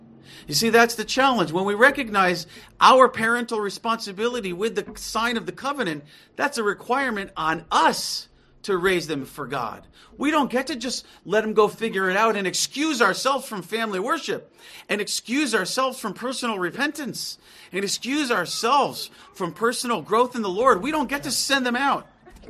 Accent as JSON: {"language": "English", "country": "United States", "tie": "born there", "said": "I was born in America"}